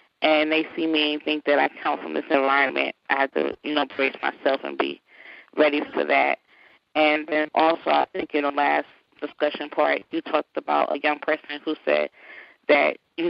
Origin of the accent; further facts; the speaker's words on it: New York, United States; I told her I was from New York, and she asked me if I knew John Gotti.